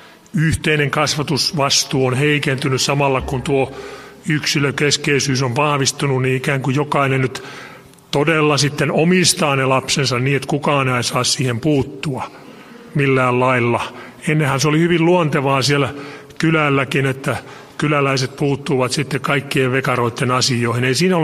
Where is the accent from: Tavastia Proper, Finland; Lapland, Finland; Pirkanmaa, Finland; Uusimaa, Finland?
Tavastia Proper, Finland; Tammela; Aina tekee mieli peilata sinne Tammelan pitäjän portaan kylään Huuvalan kulmille, josta olen lähtöisin. Sieltä melkein voi sanoa metsän keskeltä.